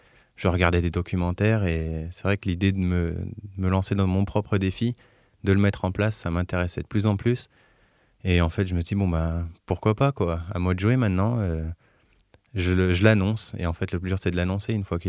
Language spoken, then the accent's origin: French; Auvergne-Rhône-Alpes, France; je viens d'avoir 22 ans et je suis originaire de l'Ain. J'habite à Arban.